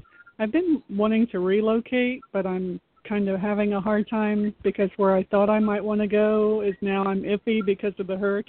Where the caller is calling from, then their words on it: Florida, United States; From Florida.